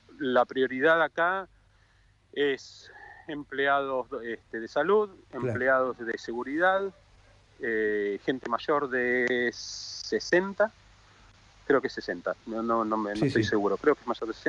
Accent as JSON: {"language": "Spanish", "region": "Buenos Aires", "country": "Argentina", "said": "De Buenos Aires."}